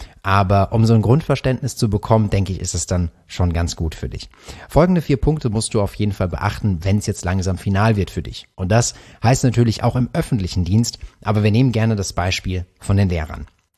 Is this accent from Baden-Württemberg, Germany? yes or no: yes; Karlsruhe, Baden-Württemberg, Germany; ich komme ja aus Karlsruhe und wir haben das Land Baden-Württemberg